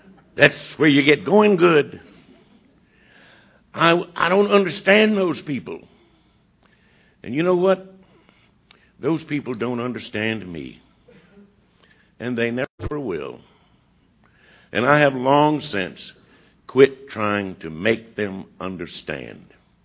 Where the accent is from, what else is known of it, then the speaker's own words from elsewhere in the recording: Georgia, United States; But then I went off 40 miles from my hometown to this little city of Athens, Georgia, to college.